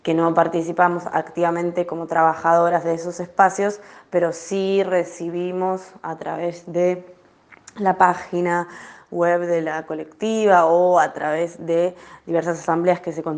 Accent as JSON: {"language": "Spanish", "country": "Argentina", "also_born_or_lived": "La Plata", "moved": "as an adult", "lives_now": "Bologna, Italy", "said": "estoy en Bolonia, soy argentina, vivía en La Plata y ahora estoy estudiando aquí en Italia."}